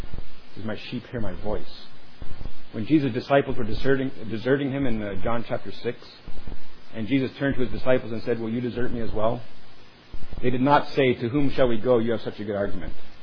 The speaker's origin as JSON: {"language": "English", "region": "Ontario", "country": "Canada", "said": "I'm from Ontario, Canada. That's about, I live in Dorchester, that's about 2 hours straight east of Detroit."}